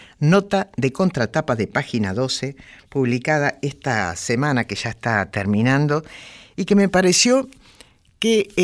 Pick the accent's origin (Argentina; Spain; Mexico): Argentina; como argentino contemporáneo